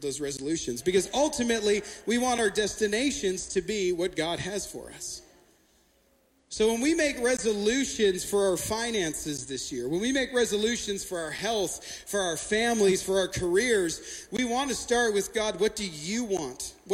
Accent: Canada; now in United States; I'm Canadian. If you've ever been in my office, I have a large Canadian flag. But I am proudly living in this nation, proudly married to an American

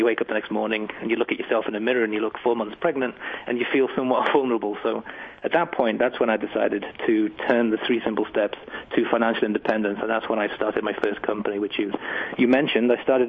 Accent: England, United Kingdom; you can tell by my accent, I come from England

